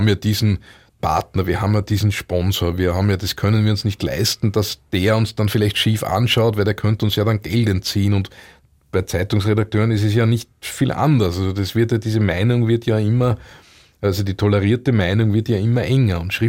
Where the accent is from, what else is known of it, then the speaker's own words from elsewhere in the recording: Austria; ich bin in Österreich aufgewachsen. Ich liebe die österreichische Küche, ich liebe die österreichische Sprache.